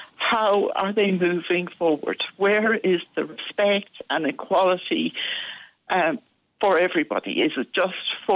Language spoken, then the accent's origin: English; Tipperary, Munster, Ireland; now in United Kingdom; I grew up in Tipperary, a proud Tipperary woman